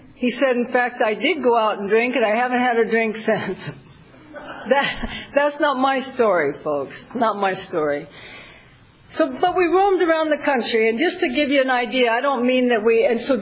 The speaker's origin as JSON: {"language": "English", "town": "Galveston", "region": "Texas", "country": "United States", "tie": "born there", "said": "I was born in Galveston, Texas."}